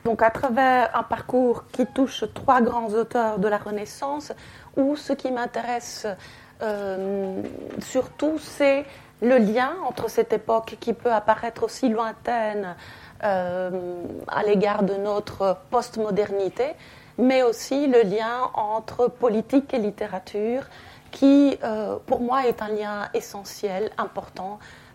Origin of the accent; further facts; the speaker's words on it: Italy; French is a second language; je suis italienne et je suis spécialiste de la littérature italienne.